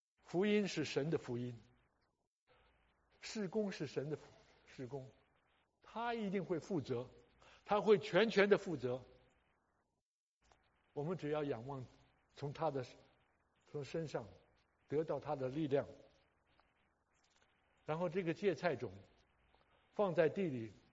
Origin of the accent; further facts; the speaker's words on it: China; 莫里森把圣经翻译成中文，所以我们中国人开始的时候有圣经可以读。